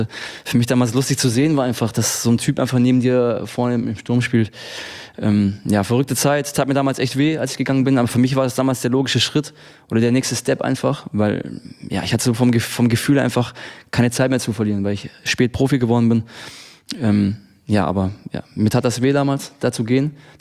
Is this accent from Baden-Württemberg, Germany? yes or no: yes; Friedrichshafen, Baden-Württemberg, Germany; Als ich damals, wo ich herkomme, eben vom Bodensee, Friedrichshafen, dann nach Stuttgart gewechselt bin